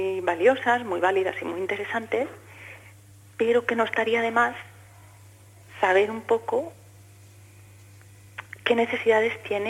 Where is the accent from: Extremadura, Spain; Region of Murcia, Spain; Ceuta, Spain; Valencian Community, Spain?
Valencian Community, Spain; Valencia; A Valencia, porque yo soy de Valencia.